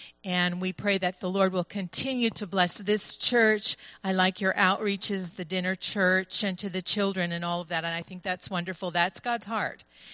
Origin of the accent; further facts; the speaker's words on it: Montana, United States; I was raised in Montana. I graduated from Circle High School in 1976. My dad was the pastor there